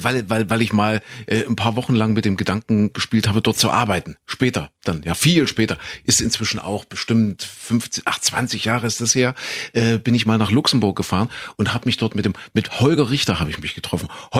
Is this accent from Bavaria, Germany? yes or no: no; Köthen, Saxony-Anhalt, Germany; ich bin ja groß geworden in Sachsen-Anhalt in Kuhköthen